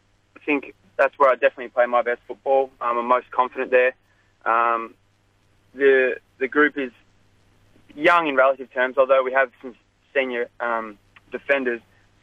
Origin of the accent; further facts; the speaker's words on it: Corowa, New South Wales, Australia; Yeah, well, I'm from Corowa, so that's up in the Murray River.